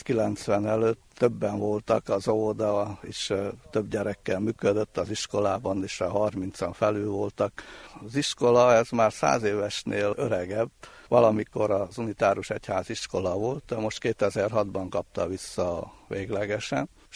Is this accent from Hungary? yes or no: no; Nagyadorján, Mureș County, Romania; például Nagyadorjánba, szülőfalumba